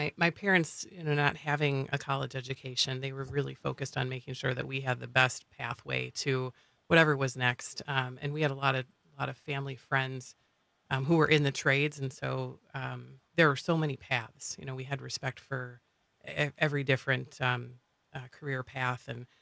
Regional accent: Illinois, United States; I grew up in Northern Illinois. My family owned a family service station.

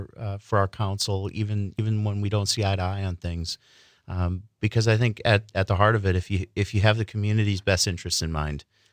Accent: Appleton, Wisconsin, United States; So yeah, I grew up in Appleton, born and raised. Went through public school there. Graduated from North High School.

